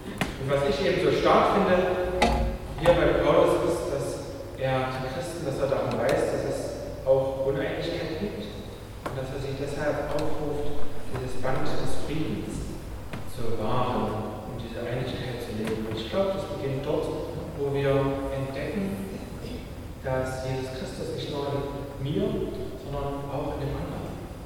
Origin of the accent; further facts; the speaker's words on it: Germany; dass wir eben als Deutsche miteinander ohne Grenzen auch wieder zusammenleben können. Von dem ersten Westgeld haben meine Eltern uns Duplo gekauft